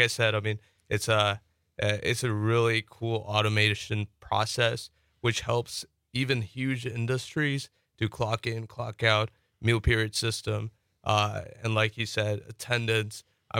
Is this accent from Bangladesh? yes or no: yes; Bangladesh; English is a second language; also born or lived in Canada; I'm from Bangladesh as well. Been living here for about 4 years, and before here, yeah. I was in Canada for six.